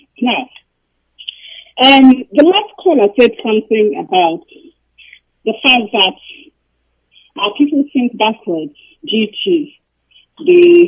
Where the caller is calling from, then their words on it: England, United Kingdom; Because I know you're New York. I'm calling you from England.